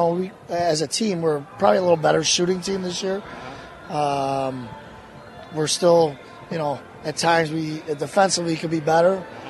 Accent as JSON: {"language": "English", "town": "Chicago", "region": "Illinois", "country": "United States", "said": "Chicago, St. Pat. I went to St. Pat's."}